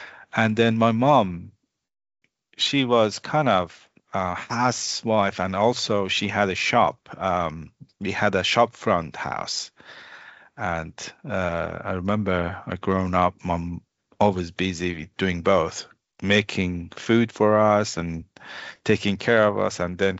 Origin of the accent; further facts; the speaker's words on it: Iran; English is a second language; 1979, yes. I just born a few months before the revolution, what happened in Iran. And then I grew up in the Islamic Republic of Iran.